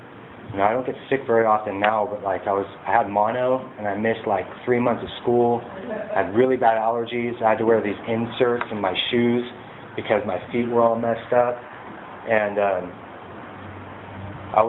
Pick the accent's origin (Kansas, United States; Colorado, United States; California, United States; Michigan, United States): California, United States; Santa Maria; born there; I was born in Santa Maria at Marion Hospital.